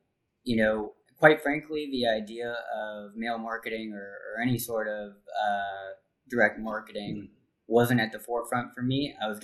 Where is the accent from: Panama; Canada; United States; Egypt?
United States; Los Angeles, California; moved away as an adult; now in Washington, United States; As someone that born and raised in Los Angeles, that moved out here, you know, 5-6 years ago, across the country